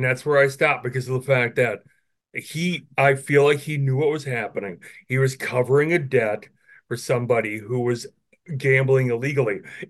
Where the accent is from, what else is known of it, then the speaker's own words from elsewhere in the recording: Wisconsin, United States; because we're all Brewers fans, we're from Wisconsin